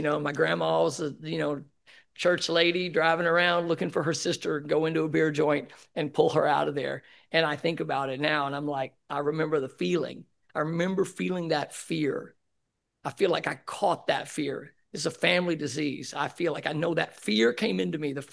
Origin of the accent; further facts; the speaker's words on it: Newport, Arkansas, United States; He said, I'm from Newport, Arkansas, is what I said.